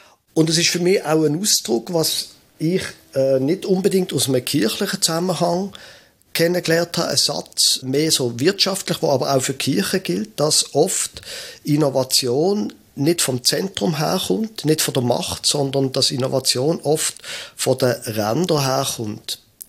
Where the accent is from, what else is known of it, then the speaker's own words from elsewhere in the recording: Basel, Basel-Stadt, Switzerland; ich bin ein Basler, ich bin ein Städter von meiner Herkunft her